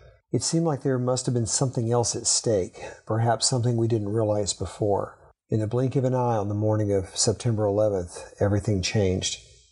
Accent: Texas, United States; now in Washington, United States; Maybe it's because I grew up in Texas and we didn't have that many cool months.

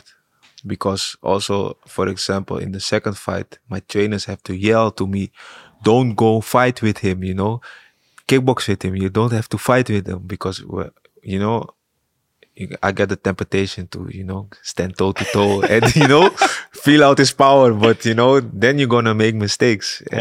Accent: Amsterdam, North Holland, Netherlands; also born or lived in Suriname; Yeah, I grew up in Amsterdam. So after I came from Suriname, I grew up in Amsterdam. And I love the neighborhood, love the city.

